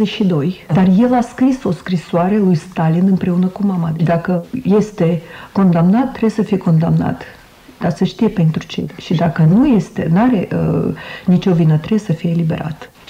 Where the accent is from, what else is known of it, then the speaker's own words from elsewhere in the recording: Russia; Romanian is a second language; Nici nimeni nici nu știa că eu sunt rusoaică, numai colegii din clasă, tot mă numeau rusoaică